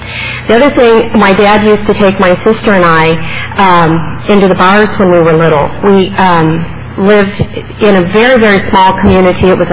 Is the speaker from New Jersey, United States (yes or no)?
no; Arizona, United States; I grew up in Arizona in a very small town in the southwest corner of the state. It borders California and Mexico.